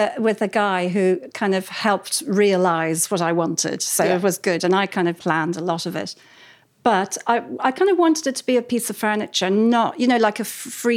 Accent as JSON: {"language": "English", "country": "Ireland", "tie": "born or raised there", "said": "I don't know if it's kind of from my childhood, growing up in Ireland."}